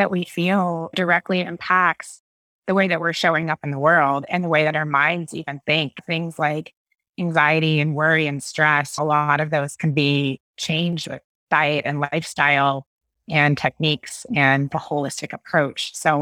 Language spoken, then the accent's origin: English; Fredericksburg, Virginia, United States; also born or lived in Alexandria; Okay, so it all started in Virginia. I'm from the East Coast. Alexandria, Virginia is born. I grew up in a small town in Fredericksburg.